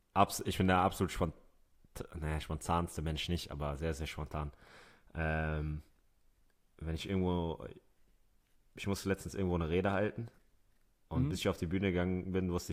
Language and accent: German; Hamburg, Germany; Ich sehe mich auf jeden Fall in meiner Heimatstadt Hamburg.